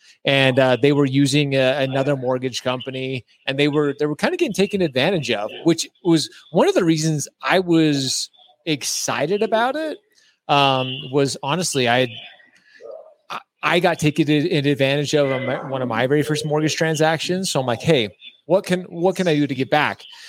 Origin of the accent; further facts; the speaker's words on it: Utah, United States; I grew up here in Utah. I grew up in the mountains of Utah. I live up in the Heber area.